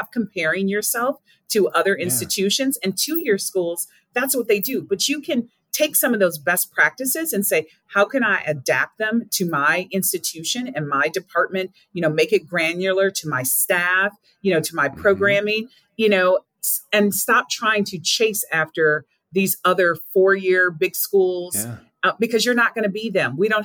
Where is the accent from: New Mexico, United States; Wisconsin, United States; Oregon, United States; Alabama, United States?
Wisconsin, United States; Racine; My home is Southeast Wisconsin. I'm from Racine, and I vowed that I was never coming back to Wisconsin because first generation African American, low income